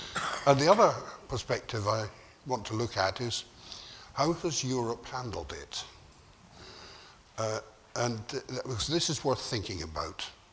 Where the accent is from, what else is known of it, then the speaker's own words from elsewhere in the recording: Scotland, United Kingdom; I, as a Scotsman, have a sort of cousinly feeling for